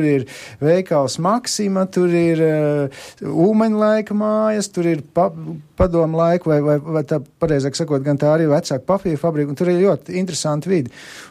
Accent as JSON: {"language": "Latvian", "town": "Rūjiena", "region": "Valmiera Municipality", "country": "Latvia", "lives_now": "Jaunciems, Latvia", "said": "es īstenībā nemaz, Marta, neesmu no jaunciem, es esmu no Rūjens, bet es tagad esmu pārcēlies uz to jaunciem."}